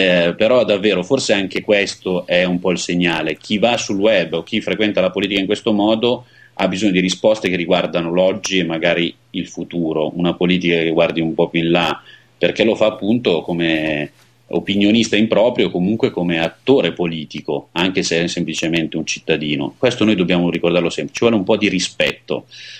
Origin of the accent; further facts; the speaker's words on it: Monza, Lombardy, Italy; io sono milanese, monzese, insomma, frequento il nord